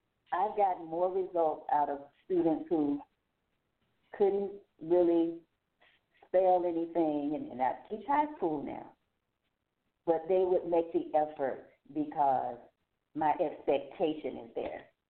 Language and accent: English; Atlanta, Georgia, United States; those are the people who I saw as a little girl growing up in Atlanta who had the lawn mower businesses.